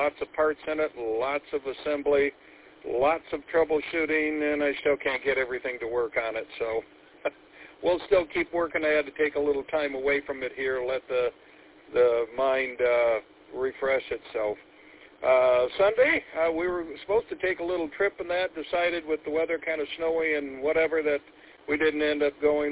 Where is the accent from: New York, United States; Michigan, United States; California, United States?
Michigan, United States; Flint; the father of those neighbors that we had when we grew up in Flint.